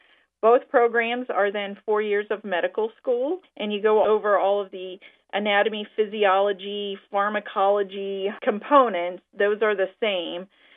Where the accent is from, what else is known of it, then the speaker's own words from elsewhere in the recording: West Virginia, United States; Growing up in Pocahontas County, we had more DOs than MDs.